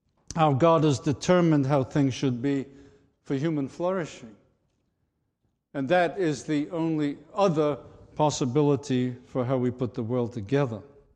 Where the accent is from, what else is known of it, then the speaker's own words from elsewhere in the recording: Liverpool, North West England, United Kingdom; I was raised in Liverpool, England, where my grandmother was part of a group of holiness churches